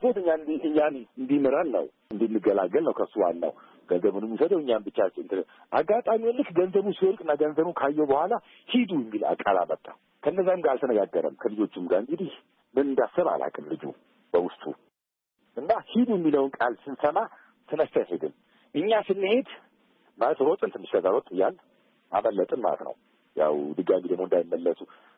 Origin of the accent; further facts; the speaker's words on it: Addis Ababa, Ethiopia; የአዲስ አበባ ልጆች ነን፣ ተወልደን ያደግንበት ነው ይሄ ቦታ። ይህን ቦታ ህጻን ሆነን ነው የምናውቀው